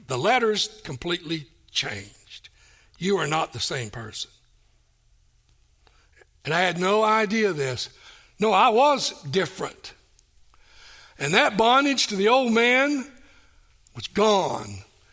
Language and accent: English; Tennessee, United States; I will transfer back to near my hometown in Tennessee to East Tennessee State University.